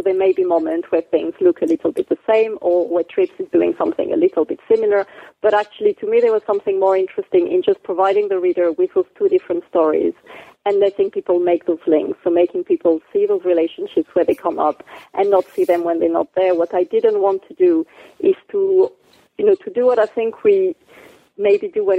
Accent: France; English is a second language; also born or lived in Djibouti; So I'm from France originally.

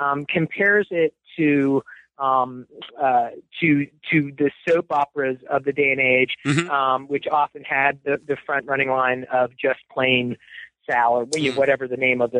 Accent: Washington, District of Columbia, United States; born there; I was born in the Washington, D.C. area in 1966.

